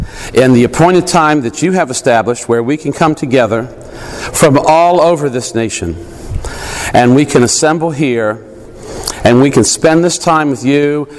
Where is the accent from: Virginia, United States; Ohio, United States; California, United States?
Virginia, United States; Richmond; I'm from Richmond, Virginia.